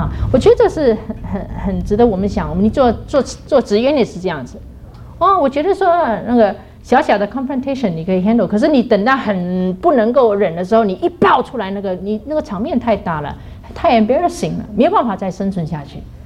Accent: China; 我们是中国人，很含蓄，我们不表达出来，都摆在心里面了

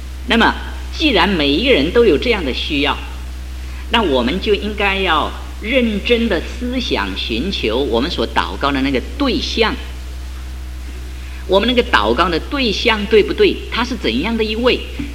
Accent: China; 所以我们中国人有句话说，痛就呼娘，穷呢就呼天。

